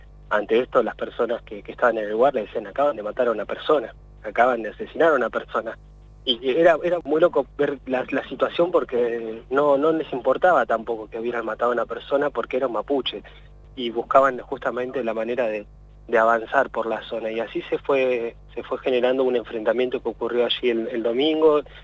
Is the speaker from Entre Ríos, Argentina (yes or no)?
no; San Carlos de Bariloche, Río Negro, Argentina; now in El Bolsón, Argentina; Yo mismo soy de San Carlos de Bariloche, nacido en San Carlos de Bariloche, y en estos momentos he elegido Bolsón para vivir